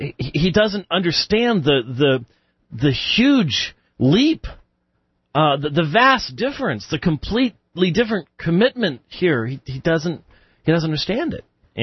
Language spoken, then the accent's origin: English; Scotland, United Kingdom; I'm Scottish, for crying out loud.